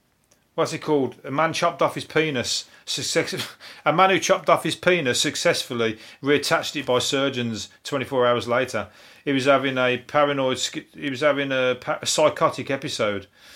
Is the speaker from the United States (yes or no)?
no; England, United Kingdom; Especially as an Englishman there, as a foreigner.